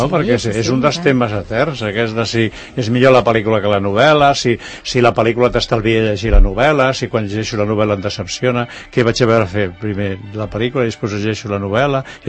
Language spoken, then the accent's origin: Catalan; Barcelona, Catalonia, Spain; com que jo soc de la Barceloneta, vaig pensar reunir relats de la Barceloneta